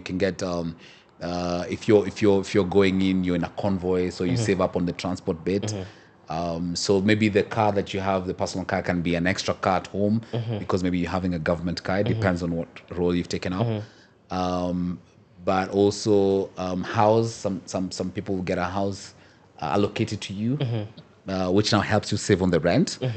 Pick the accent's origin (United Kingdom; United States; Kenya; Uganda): Kenya; Let me speak now as a Kenyan.